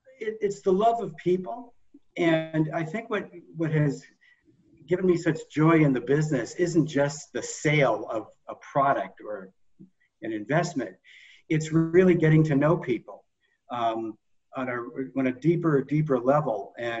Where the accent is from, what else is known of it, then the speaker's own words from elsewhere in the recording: Framingham, Massachusetts, United States; I grew up in Framingham, went to UMass Amherst, English major, rock drummer.